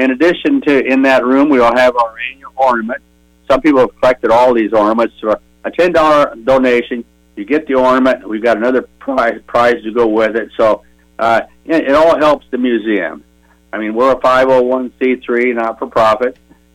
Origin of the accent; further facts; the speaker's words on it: Lafayette, United States; I grew up in the North End in Lafayette. If you were a North Ender, you're part of the railroad community.